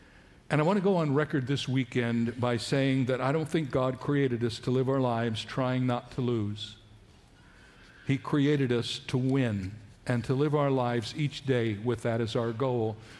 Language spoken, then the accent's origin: English; Cedarville, Ohio, United States; I grew up in Ohio in a rural area called Cedarville. When I moved there, I was in the seventh grade